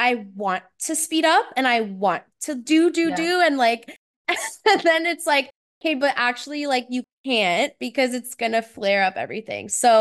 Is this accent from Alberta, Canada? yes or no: no; Ontario, Canada; I lived in the Toronto area my whole life. My parents, they're from Portugal. And then they moved over to Canada when they were young and had us and everything.